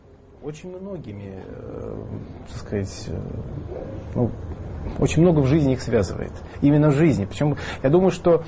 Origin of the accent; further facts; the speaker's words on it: Moscow, Russia; born there; моя мать русская. Я родился в Москве. То есть я по рождению своему, ну, как родины, считаю Россию. Моя родина – это Россия. Но в моих жилах течет грузинская кровь. У меня папа грузин и грузинская фамилия.